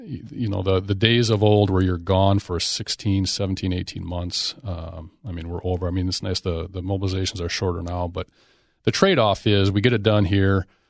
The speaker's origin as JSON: {"language": "English", "town": "White Bear Lake", "region": "Minnesota", "country": "United States", "lives_now": "Stillwater, United States", "said": "graduated from White Bear Mariner. But a little bit of a traitor because I moved from White Bear and ultimately raised my family in Stillwater, Minnesota, and that's where we reside today."}